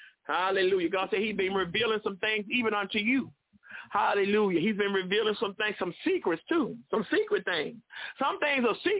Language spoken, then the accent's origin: English; Mobile, Alabama, United States; Mobile, Alabama. That's my hometown, y'all.